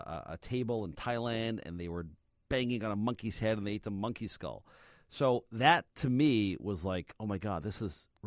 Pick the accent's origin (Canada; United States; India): Canada; growing up in Canada